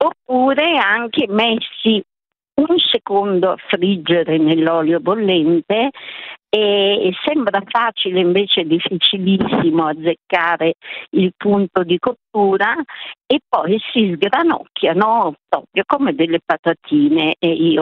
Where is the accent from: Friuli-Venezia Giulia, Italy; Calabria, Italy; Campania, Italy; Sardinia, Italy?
Calabria, Italy; Cosenza; born there; now in Milan, Italy; Sono nata a Cosenza e vado sul mare a Guardia Piemontese